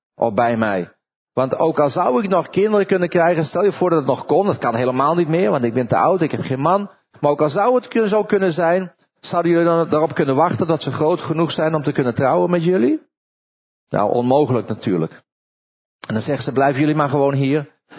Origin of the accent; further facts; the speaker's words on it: Netherlands; En wij als Nederlanders staan toch een heel eind boven in feite.